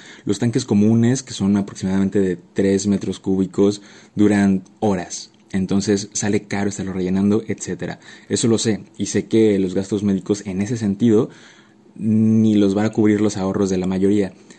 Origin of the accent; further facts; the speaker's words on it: Mexico; ya somos así los mexicanos y ya nos chingamos